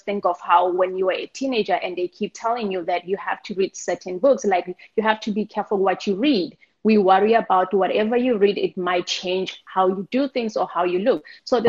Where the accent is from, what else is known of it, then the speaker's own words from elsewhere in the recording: South Africa; So growing up in South Africa, I also aligned myself to the belief that there were things in life